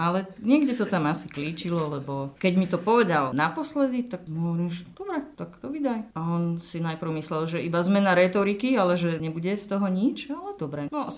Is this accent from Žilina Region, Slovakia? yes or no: no; Levoča, Prešov Region, Slovakia; som z Levoče, som tu dnes prítomná